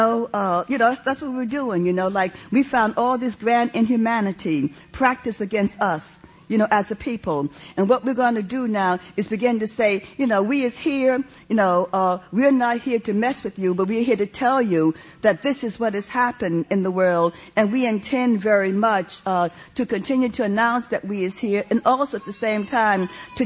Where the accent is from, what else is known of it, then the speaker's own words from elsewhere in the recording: New York City, New York, United States; because I come from New York City.